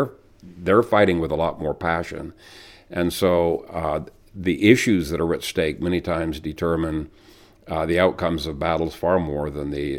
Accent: Ethiopia; Where I grew up in Ethiopia, you could get in deep trouble

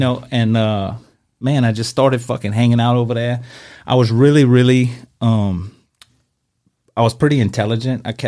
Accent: Napoleonville, Louisiana, United States; So, I mean, I'm from Assumption Parish, Napoleonville, country as fuck.

